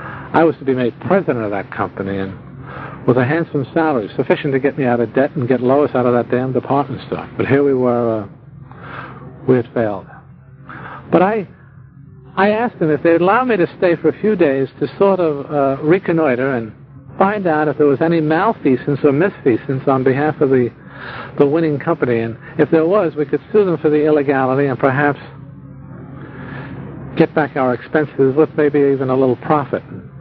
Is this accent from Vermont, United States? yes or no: yes; Vermont, United States; born or raised there